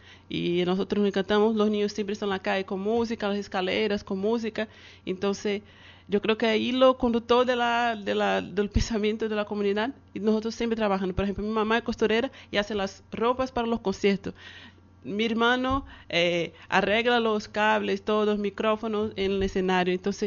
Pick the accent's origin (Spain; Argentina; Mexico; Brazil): Brazil; Bahia; nosotros que somos de Bahía